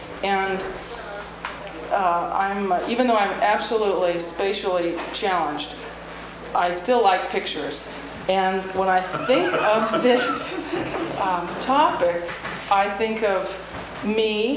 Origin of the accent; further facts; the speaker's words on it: Grand Forks, North Dakota, United States; I'm from Grand Forks, North Dakota.